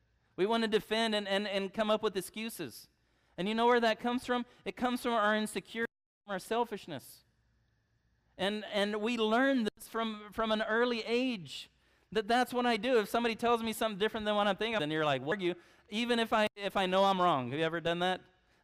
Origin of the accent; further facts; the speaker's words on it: Brazil; moved away; when I moved here from Brazil, you live in a region that has a weather anomaly that's different than most places.